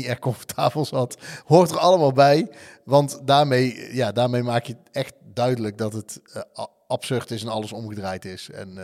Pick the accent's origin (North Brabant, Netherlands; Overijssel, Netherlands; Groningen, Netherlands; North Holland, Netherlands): North Brabant, Netherlands; Zelfbewustzijn van ja, wij zijn Brabanders, punt.